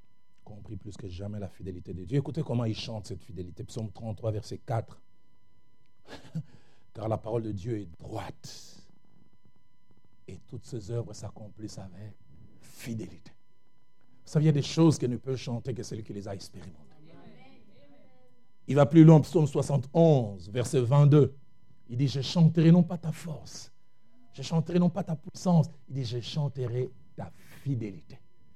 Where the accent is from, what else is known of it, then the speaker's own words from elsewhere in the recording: Kinshasa, DR Congo; je pense à un frère qui est chez nous à Kinshasa, Prosper Banzenza.